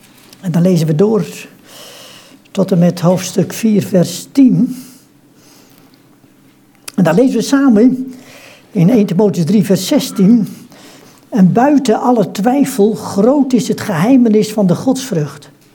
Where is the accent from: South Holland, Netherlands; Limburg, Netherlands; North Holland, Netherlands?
South Holland, Netherlands; Hendrik-Ido-Ambacht; Ik kom uit Hendrik Ido Ambacht.